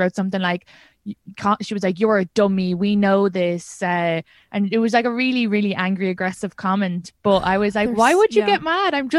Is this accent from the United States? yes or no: no; Kildare, Ireland